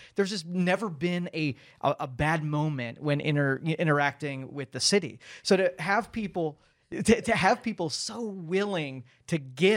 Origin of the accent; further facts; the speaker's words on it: Girard, Ohio, United States; I grew up in Girard, okay? And so small communities rally behind people